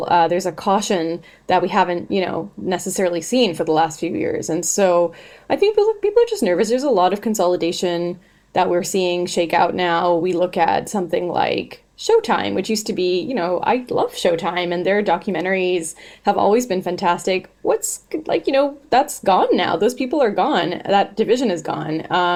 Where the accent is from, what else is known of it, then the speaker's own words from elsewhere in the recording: Canada; And maybe I'm a little biased because I'm Canadian